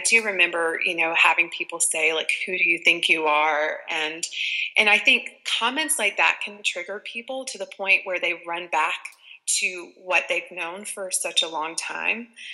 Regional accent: Deep South, United States; I grew up in the Deep South, and I grew up in a religion called Pentecostal Holiness.

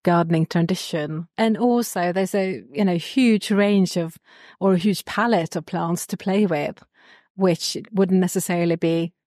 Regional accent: Sweden; So I'm from Sweden originally, and I got into horticulture

